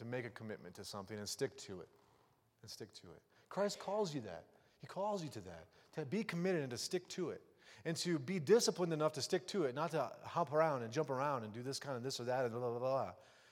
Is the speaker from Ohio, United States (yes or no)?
yes; Ohio, United States; I believe that I had a dream when I was living in Ohio that I was going to die if I did not leave my hometown.